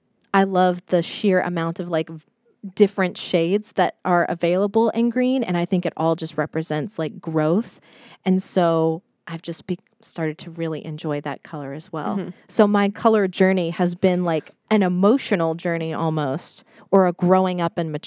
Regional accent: Texas, United States; like I'm from Texas, so UT orange

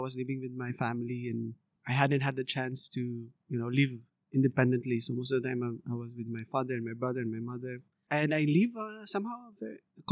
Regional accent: Surigao City, Caraga, Philippines; now in Canada; I grew up in the Philippines. I mean, in Surigao City. So back home in the Philippines, I had a degree in accounting.

